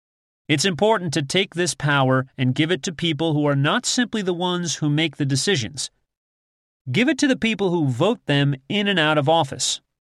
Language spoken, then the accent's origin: English; United States; And just in case you were wondering, I'm an American, born and raised, who's unhappy.